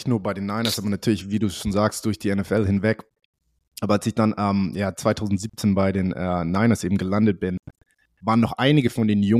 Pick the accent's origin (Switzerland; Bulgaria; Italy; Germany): Germany; Ich für mich persönlich, muss ich ganz ehrlich sein, ich habe mich da als Deutscher, ich habe mich so gefühlt